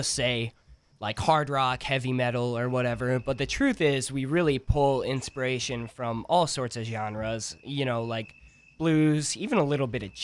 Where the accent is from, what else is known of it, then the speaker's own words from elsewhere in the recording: Madison, Wisconsin, United States; Yeah, well, we're from Madison. You know, half and half of us are, like, well, Cottage Grove, Monona, and then AJ's all the way from La Crosse.